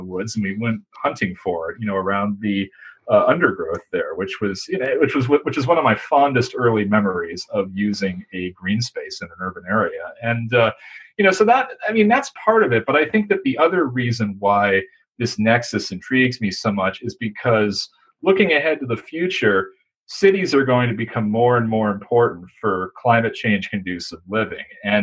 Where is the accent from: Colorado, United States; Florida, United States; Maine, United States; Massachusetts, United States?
Massachusetts, United States; Winchester; I grew up in Winchester, about 10 minutes outside of Boston, connected by commuter rail.